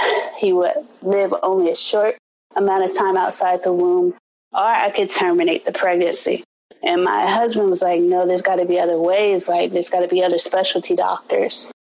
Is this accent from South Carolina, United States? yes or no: no; Columbus, Ohio, United States; I was gravitating towards Cincinnati because I'm originally from Columbus, Ohio.